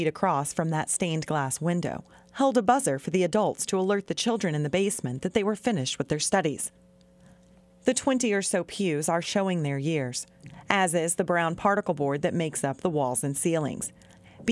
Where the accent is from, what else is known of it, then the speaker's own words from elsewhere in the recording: Fayetteville, United States; Growing up on North Sassafras Hill Road, east of Fayetteville, and returning to live in my childhood home 5 years ago